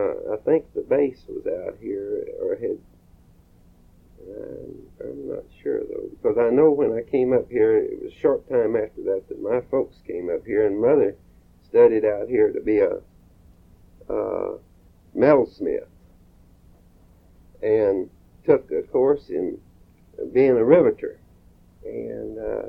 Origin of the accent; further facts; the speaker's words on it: San Antonio, Texas, United States; No, I was born in San Antonio.